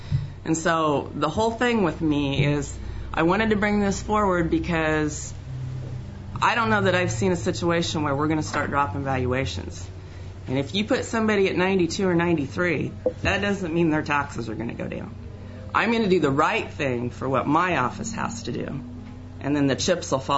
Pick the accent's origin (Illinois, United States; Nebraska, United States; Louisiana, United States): Nebraska, United States; Wymore; Wymore is my hometown.